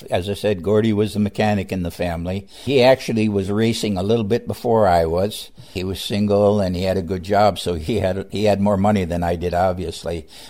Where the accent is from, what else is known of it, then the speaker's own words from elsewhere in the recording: North Dakota, United States; Having been born and raised in North Dakota on a farm, farmers, as you know, can do every doggone thing.